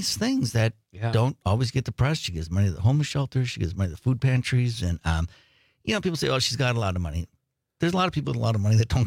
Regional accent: Two Rivers, Wisconsin, United States; also born or lived in Chicago area; I grew up in Two Rivers, went to school at Roncalli, lived out west for a little while, lived in the Chicago area for a little while. But this is my home and I raised my kids here

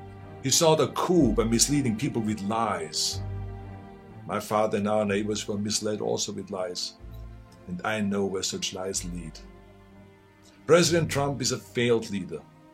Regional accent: Austria; Now, I grew up in Austria.

